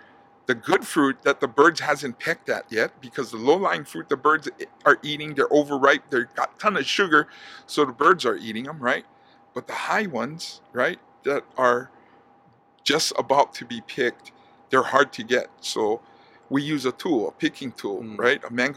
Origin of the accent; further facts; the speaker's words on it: Hawaii, United States; I grew up in Hawaii.